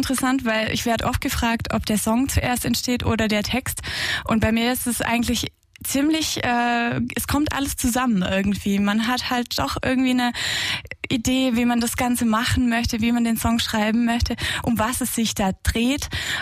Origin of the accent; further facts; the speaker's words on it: Aalen, Baden-Württemberg, Germany; now in Burgstetten, Germany; Genau, also ich wohne jetzt seit Oktober in Burgstetten. Ich komme gebürtig aus Aalen und habe eben studiert in Trossingen dazwischen